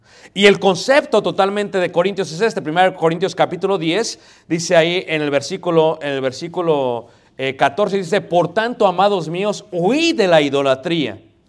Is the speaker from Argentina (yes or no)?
no; Mexico City, Mexico; Yo soy de Ciudad de México